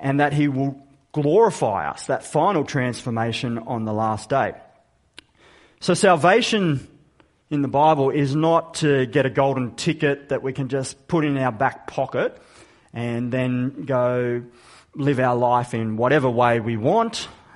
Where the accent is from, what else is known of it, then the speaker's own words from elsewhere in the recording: Katherine, Northern Territory, Australia; I grew up in the Northern Territory and for quite a number of years lived in the town of Catherine.